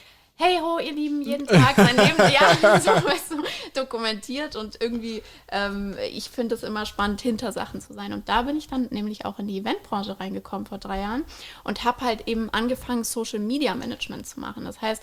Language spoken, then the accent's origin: German; Frankfurt, Hesse, Germany; Als Frankfurterin